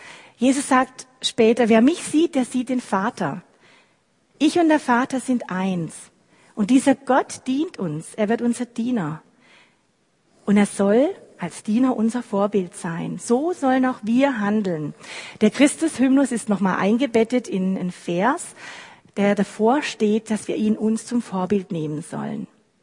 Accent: Swabia, Germany; ich bin ja Schwäbin.

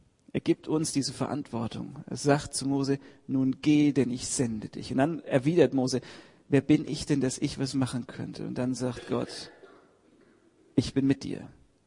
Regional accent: Heidelberg, Baden-Württemberg, Germany; Und was können wir als Heidelberger effektiv dagegen tun?

